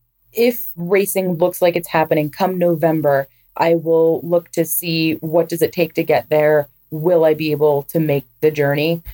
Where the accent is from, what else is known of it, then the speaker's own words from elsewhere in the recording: United States; especially as an American, it's almost imposter syndrome.